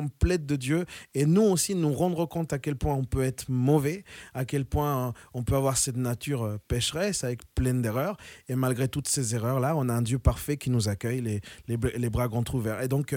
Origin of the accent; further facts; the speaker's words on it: Chile; now in France; Je viens du Chili.